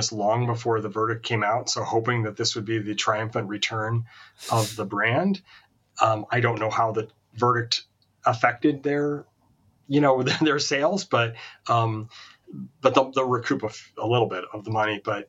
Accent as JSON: {"language": "English", "town": "Cleveland", "region": "Ohio", "country": "United States", "tie": "born or raised there", "said": "I grew up in Cleveland, and we didn't have an NASL team"}